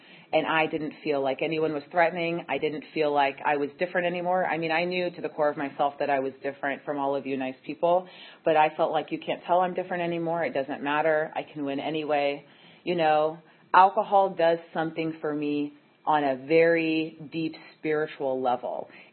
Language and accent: English; Chico, California, United States; I'm from Chico.